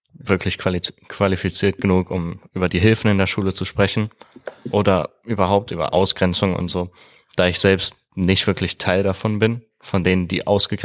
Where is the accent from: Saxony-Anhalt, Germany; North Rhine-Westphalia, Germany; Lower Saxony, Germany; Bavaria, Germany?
North Rhine-Westphalia, Germany; Oberhausen; born there; ich selbst wurde in Deutschland geboren, hier auch in Oberhausen. Allerdings kommt meine Mutter aus Bosnien und okay. Mein Vater aus Italien.